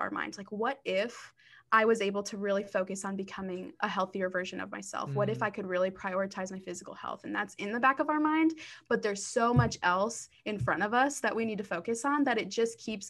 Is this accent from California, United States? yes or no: no; Michigan, United States; I'm originally from Michigan